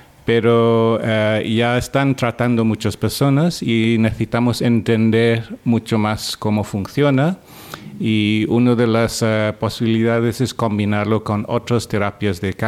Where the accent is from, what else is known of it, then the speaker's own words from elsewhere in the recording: Australia; Yo originalmente soy de Australia y estudié ahí también.